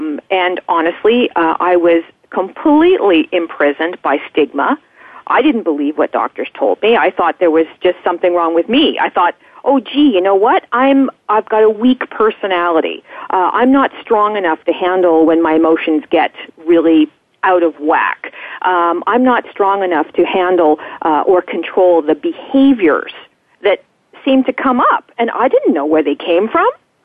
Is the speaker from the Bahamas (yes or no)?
no; Canada; I am from Canada. My background is, you're off by 1 year. I just turned 45 years old.